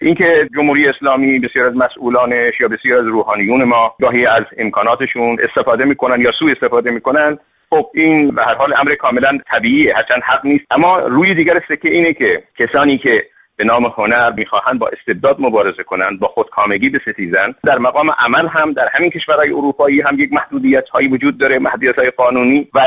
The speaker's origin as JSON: {"language": "Persian", "country": "Iran", "said": "بنابراین همه ما ایرانی هستیم و باید تلاش بکنیم که انشالله آیندهمون و فردای ایرانمون بیشتر ملتزم به آزادی‌های فردی"}